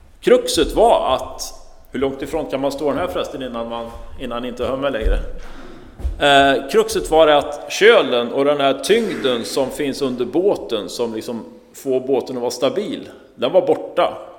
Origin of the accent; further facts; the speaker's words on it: Tibro, Västra Götaland County, Sweden; i den kyrkan där jag växte upp i Tibro, norr in till Skövde.